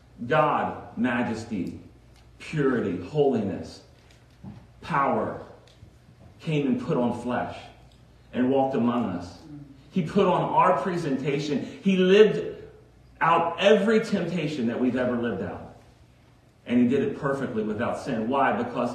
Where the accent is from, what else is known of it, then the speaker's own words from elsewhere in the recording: Southern United States, United States; Because I'm from the South, and I love me some soul food.